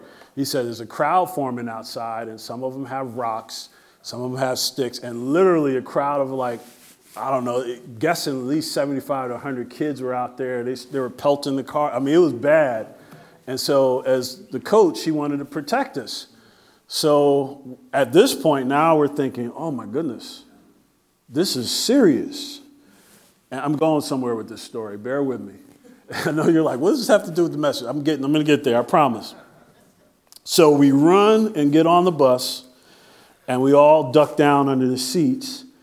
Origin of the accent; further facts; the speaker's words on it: Long Branch, New Jersey, United States; I'm from Long Branch, by the way.